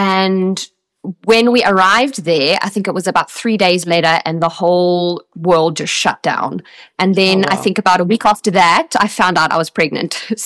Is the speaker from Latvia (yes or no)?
no; Australia; moved away; growing up in Australia, I was taught that there was God, but I was never like Christian.